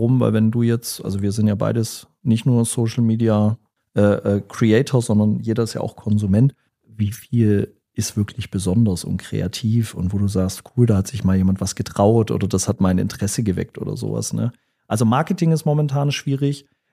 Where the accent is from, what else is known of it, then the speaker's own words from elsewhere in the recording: Sondershausen, Thuringia, Germany; born there; now in Stuttgart, Germany; ich komme ja aus Stuttgart, nicht aus Gera, also ich bin ja geboren in Sondershausen, aber ich komme ja jetzt aus Stuttgart